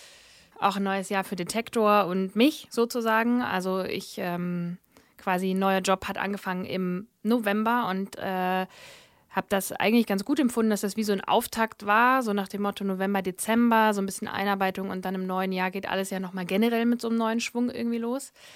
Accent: Wernigerode, Saxony-Anhalt, Germany; Ich komme aus dem Harz, aus Wernigerode.

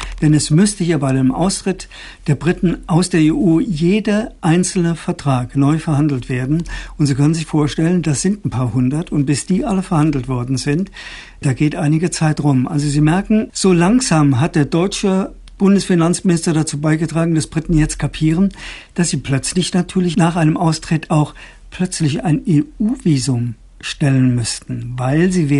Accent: Germany; now in United Kingdom; Ich wohne ja nun lang genug in dem Land, um das als Deutscher auch mal zu sein.

